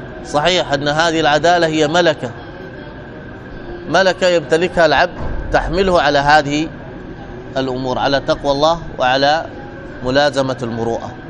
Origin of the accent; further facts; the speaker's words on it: Hadramaut, Yemen; أنا في بعض المجتمعات كان عندنا في حضرموت الداخل، كان الناس هناك في تريم في سيون ما يأكلون خارج البيت